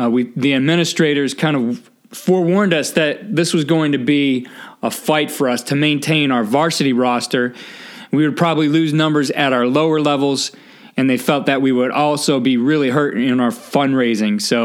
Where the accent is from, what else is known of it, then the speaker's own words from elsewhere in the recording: Ohio, United States; And growing up in Northeast Ohio, football dominated the others.